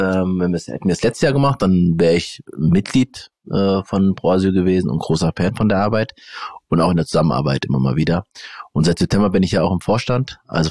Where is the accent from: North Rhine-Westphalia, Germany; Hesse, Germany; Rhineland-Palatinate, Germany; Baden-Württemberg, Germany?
Hesse, Germany; Frankfurt; weil wir sind beide aus Frankfurt-Bornheimer. Schöner Stadtviertel, für die, die nicht in Frankfurt leben und es nicht kennen.